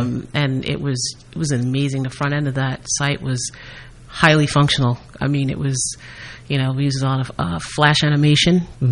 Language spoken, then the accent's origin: English; New York, United States; I'm from New York, so that's okay.